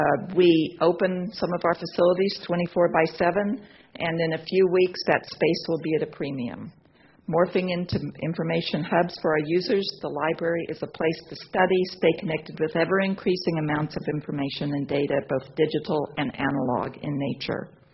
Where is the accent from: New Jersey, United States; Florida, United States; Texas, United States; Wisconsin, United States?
Texas, United States; And despite the fact that I'm from Texas, I am truly enchanted by this white stuff out there.